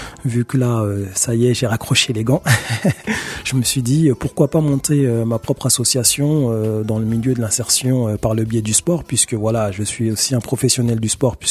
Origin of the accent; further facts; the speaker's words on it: Garges-lès-Gonesse, Île-de-France, France; Moi, je suis natif de Garges-lès-Gonesse. J'y ai fait toute ma vie et du coup, il y a une dizaine d'années, je suis venu vivre sur Saint-Brice-sous-Forêt